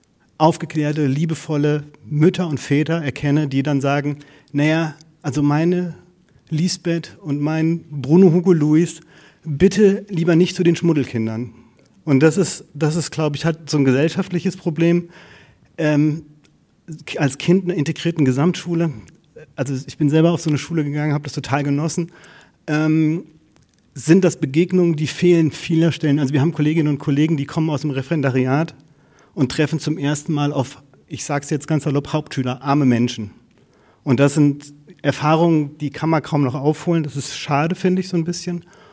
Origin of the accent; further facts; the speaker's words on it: Giessen, Hesse, Germany; now in Konstanz, Germany; gebürtig aus Gießen.